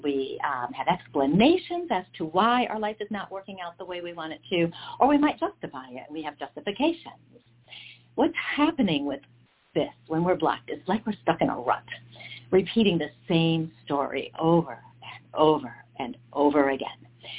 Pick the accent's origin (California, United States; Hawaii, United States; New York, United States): New York, United States; Hudson Falls; I grew up in Hudson Falls, a little bit north of you.